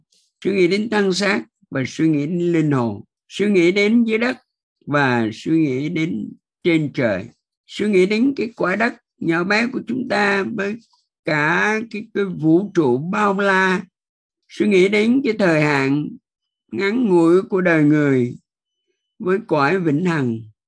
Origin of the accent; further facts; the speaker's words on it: Da Nang, Quang Nam, Vietnam; born there; also born or lived in Da Lat; Tôi cũng suy nghĩ đến bản thân vợ chồng tôi thì sinh ra ở Quảng Nam Đà Nẵng mà lại được Chúa sai phái đến Đà Lạt khi còn trẻ để làm việc, để học hành